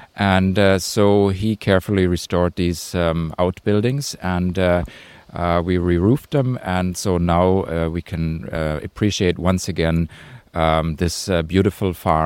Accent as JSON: {"language": "English", "country": "Germany", "second_language": "English", "moved": "as an adult", "lives_now": "Ireland", "said": "Well, I've lived here for 11 years now, but I'm originally from Germany, and I'm a travel writer. I decided to settle down here in Ireland."}